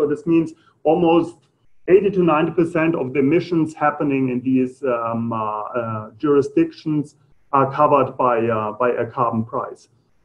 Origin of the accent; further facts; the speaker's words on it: Germany; accent: German; English is a second language; not everybody is familiar with my German accent.